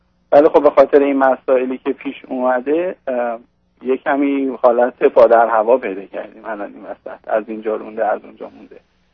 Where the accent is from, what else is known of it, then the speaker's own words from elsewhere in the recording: Iran; moved away as an adult; از ایرانم موف کردم اینجا